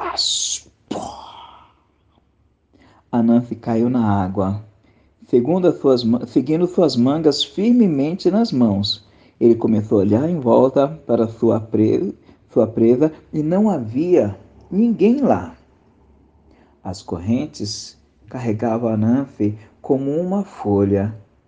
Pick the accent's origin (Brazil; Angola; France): Brazil; São Paulo; eu sou de São Paulo, capital, aonde eu estou